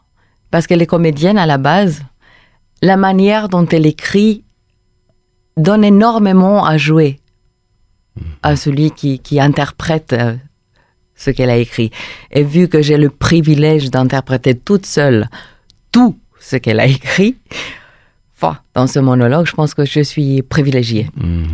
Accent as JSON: {"language": "French", "country": "Romania", "second_language": "French", "moved": "yes", "said": "j'ai quitté la Roumanie en 2003 et je suis retournée en 2014."}